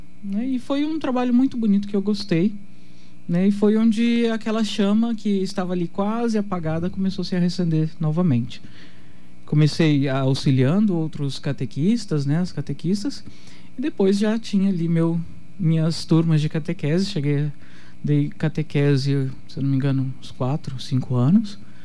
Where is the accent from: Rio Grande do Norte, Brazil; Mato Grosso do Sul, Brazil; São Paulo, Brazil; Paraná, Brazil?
Mato Grosso do Sul, Brazil; Ivinhema; Eu nasci no dia 19 de janeiro, né, de 1989. Sou natural de Ivinhema, né, agora pertence à Diocese de Naviraí.